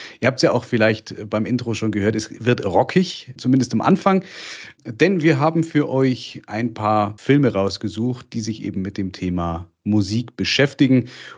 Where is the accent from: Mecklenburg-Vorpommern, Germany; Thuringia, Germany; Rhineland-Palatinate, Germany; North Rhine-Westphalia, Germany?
North Rhine-Westphalia, Germany; wie man bei uns im Ruhrgebiet sagt